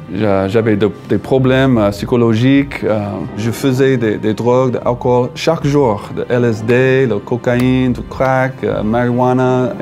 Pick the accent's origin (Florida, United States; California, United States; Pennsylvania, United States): Pennsylvania, United States; Philadelphia; Je viens de Philadelphie en Pennsylvanie aux États-Unis. Mes parents se sont séparés quand j'avais 3 ans.